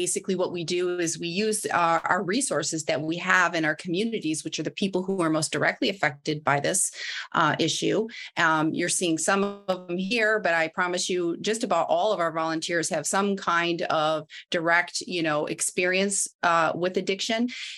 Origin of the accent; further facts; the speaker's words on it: Midwest, United States; I'm from the Midwest, but some people say PARI